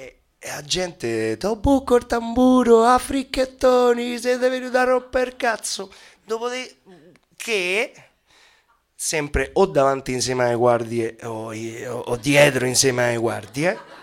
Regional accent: Spain; Italian is a second language; io sono spagnolo, non sono né argentino, anche se nelle vostre vite un 70% di voi avete pensato che io sono argentino, non lo sono, sono spagnolo.

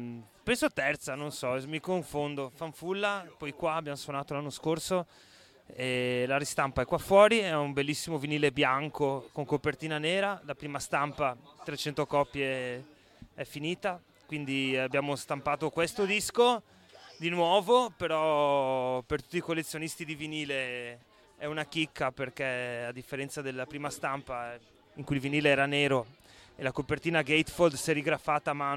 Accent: Venice, Veneto, Italy; quando il gruppo si è formato abitavamo tutti a Venezia, adesso le cose sono un po' cambiate, comunque fondamentalmente siamo veneziani.

